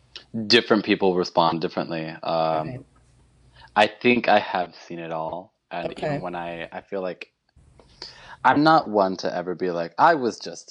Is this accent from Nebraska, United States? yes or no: no; California, United States; I usually tell people I'm from SoCal, Southern California.